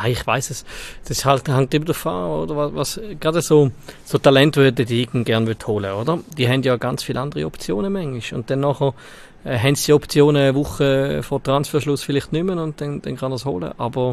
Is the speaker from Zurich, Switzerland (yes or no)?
no; Valais, Switzerland; Gut als Walliser.